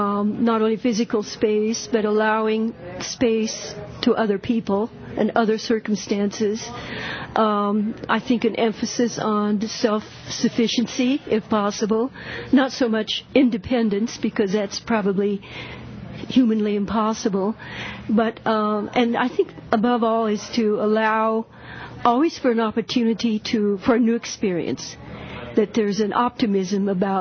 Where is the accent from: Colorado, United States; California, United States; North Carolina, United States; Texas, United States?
Colorado, United States; Well, I'm from Colorado, and my grandmother was a homesteader in eastern Colorado. My father was born on the prairies.